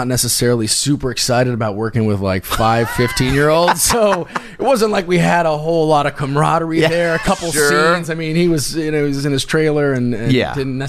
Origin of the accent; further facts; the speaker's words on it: California, United States; We grew up in California.